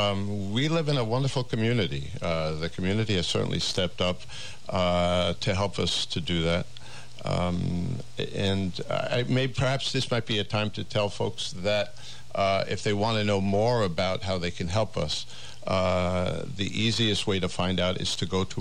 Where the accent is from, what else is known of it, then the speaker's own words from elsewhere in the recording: New York, United States; I certainly know what it costs. I'm originally from New York.